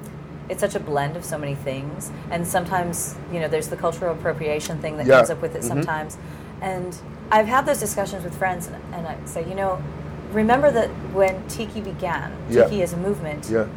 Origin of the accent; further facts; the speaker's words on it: West Coast, United States; And I was there with a black friend mm-hmm. who is from the East Coast. Mm. I'm from the West Coast.